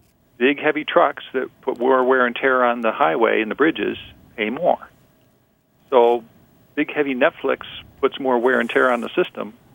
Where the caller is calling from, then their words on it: Penfield, New York, United States; Well, I'm in Penfield, but I have a Rochester mailing address.